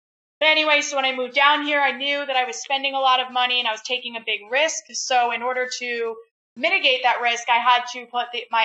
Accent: Middletown, Connecticut, United States; now in Tampa, United States; I am 23 years old. I currently live in Tampa. I grew up in Middletown, Connecticut. Big difference there.

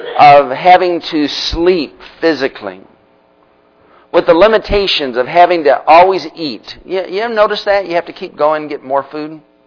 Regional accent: Union Lake, Michigan, United States; also born or lived in Pontiac; I was born in Pontiac, Michigan. I like Michigan. But you know, no one asked me, did you want to go to Michigan? I just kind of, boom, there. My first awareness of life, I was in Union Lake, Michigan, playing.

